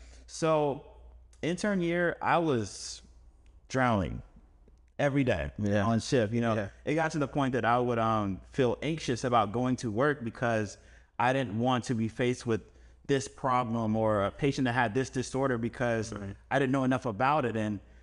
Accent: Atlanta, Georgia, United States; I came from Atlanta and went to Morehouse School of Medicine.

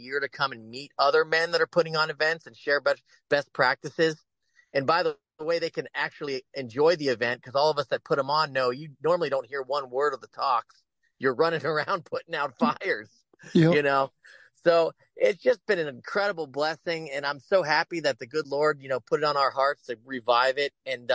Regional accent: Cincinnati, Ohio, United States; My hometown of Cincinnati, where I grew up, did you know the very first Catholic men's conference ever put on in the United States was in Cincinnati?

